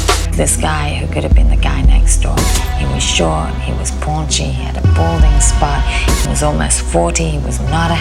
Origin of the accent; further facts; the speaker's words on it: London, United Kingdom; No, no, I'm from London. I'm from out of town.